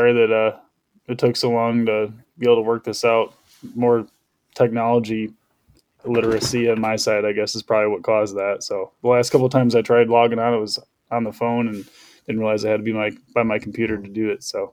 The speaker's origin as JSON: {"language": "English", "region": "Michigan", "country": "United States", "said": "I'm 30. I'm from West Michigan."}